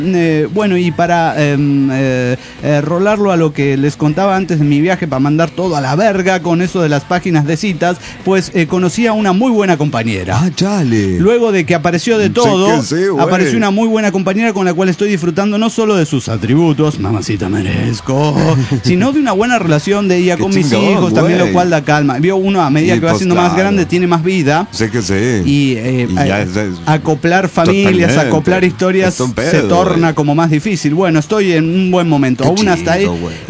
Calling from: Guadalajara, Jalisco, Mexico; de Guadalajara.

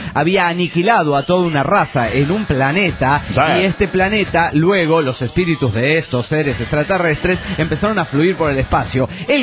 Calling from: Guatemala; de Guatemala.

